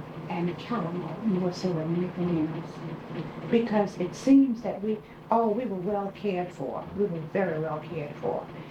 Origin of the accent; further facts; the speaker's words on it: Pendleton, United States; But I don't ever recall that growing up in Pendleton, ever recall hearing of anyone going to the hospital.